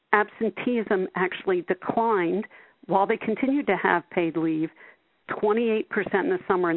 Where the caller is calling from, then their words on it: Montreal, Quebec, Canada; I'm calling in from Montreal right now.